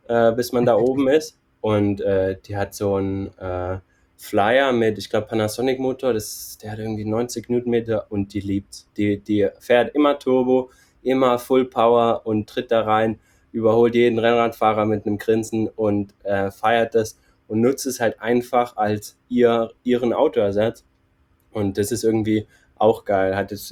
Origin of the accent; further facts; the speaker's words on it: Pluwig, Rhineland-Palatinate, Germany; Das war tatsächlich quasi in meinem Heimatort, nicht in Trier, sondern es ist so 12 Kilometer, einmal über einen Berg drüber, in Pluwig.